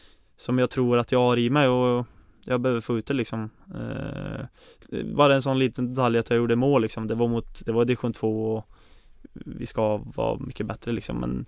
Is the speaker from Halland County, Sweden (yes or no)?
no; Ulvåker, Västra Götaland County, Sweden; Så att Ulvåker är ett samhälle på 3000 och jag är uppväxt utanför det. Så att det är långt in i ingenstans, kan man säga.